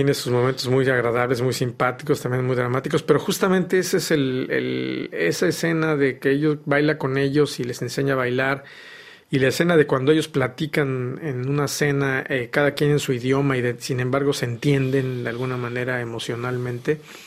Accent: Mexico; born there; Pero mi descendencia, mis abuelos vienen de España, ¿no? Y yo, aunque yo nací en México y tengo mis papás y mis abuelos son mexicanos, los bisabuelos venían de España.

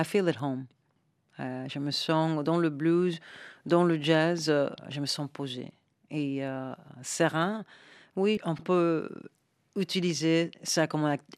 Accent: New York, United States; French is a second language; Moi, je suis venue de New York, donc tout le reste des États-Unis, je ne connaissais pas.

